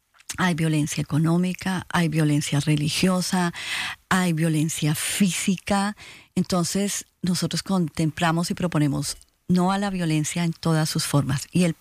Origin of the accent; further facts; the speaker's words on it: Colombia; yo soy colombiana y Colombia es un país que ha vivido en guerra por más de 50 años